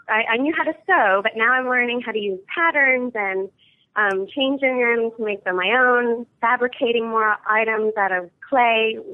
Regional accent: Florida, United States; I grew up in Florida, so I went to MegaCon and FX, sure.

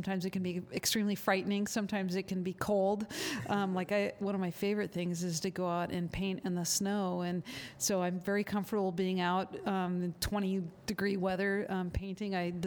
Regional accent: Washington, United States; now in Vancouver, Canada; Yes, I'm from Washington State originally and spent a lot of time in British Columbia and Montana and spent a lot of time painting in Wyoming.

